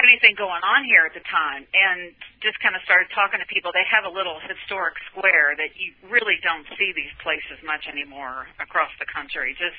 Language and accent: English; Kentucky, United States; I grew up in Kentucky, and you know, we had a bunch of kids, and you know, no money, so, a bunch of Catholics.